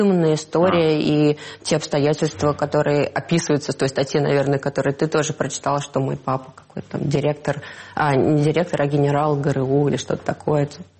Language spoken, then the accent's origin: Russian; Moscow, Russia; Я из Москвы. Я родилась и выросла в Москве и закончила Плехановскую академию международные отношения.